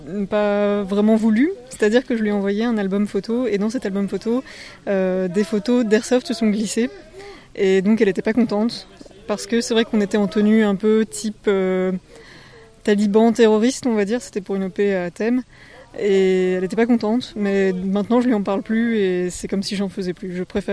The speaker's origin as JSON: {"language": "French", "country": "Belgium", "lives_now": "Lille, France", "said": "je suis belge mais je vis à Lille."}